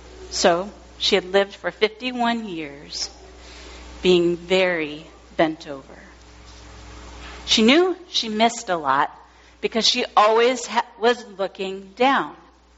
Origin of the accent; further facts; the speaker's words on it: Washington, United States; I grew up here in Western Washington, and I'm not a huge fan of hot weather.